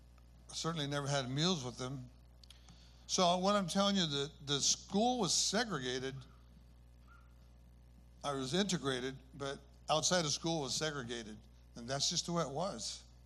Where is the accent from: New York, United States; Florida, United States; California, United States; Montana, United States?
California, United States; North Sacramento; also born or lived in Carlsbad, New Mexico; I was born in 1944 in Carlsbad, New Mexico. My dad was in the Army. And after the World War II was over, we settled in North Sacramento in a rural area.